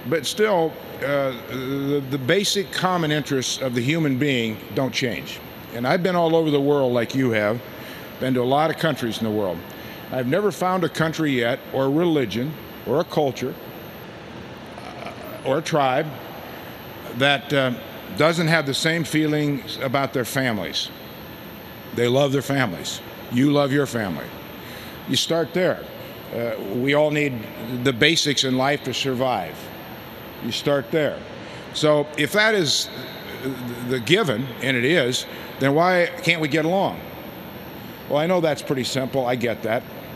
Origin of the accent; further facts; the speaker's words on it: Nebraska, United States; That's my home state newspaper of Nebraska.